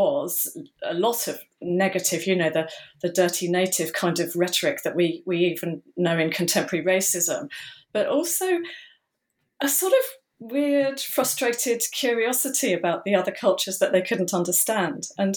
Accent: England, United Kingdom; I suppose what I'll just say immediately is that, as you can tell, I'm English

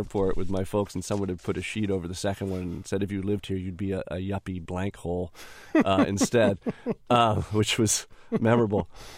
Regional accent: Belmont, Massachusetts, United States; I was trained as an architect, actually, in Boston. I grew up in Belmont. Took the bus to architecture school for 4 years from my parents' house.

